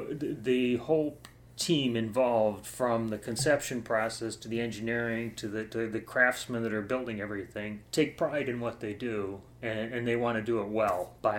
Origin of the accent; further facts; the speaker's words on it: Cleveland, Ohio, United States; also born or lived in Orlando; Yes, I grew up in Cleveland, and I lived most of my life there. There was a short period of time that growing up, I did live in Orlando, Florida.